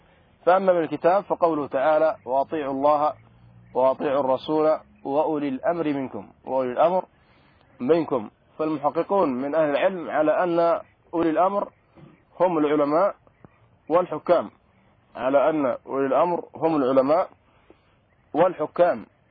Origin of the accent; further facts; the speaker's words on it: Yemen; وحصلت عندنا في اليمن